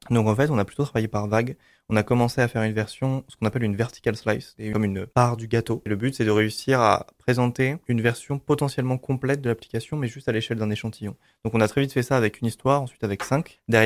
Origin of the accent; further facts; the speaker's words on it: Clermont-Ferrand, Auvergne-Rhône-Alpes, France; On l'a fait parce qu'on est des Clermontois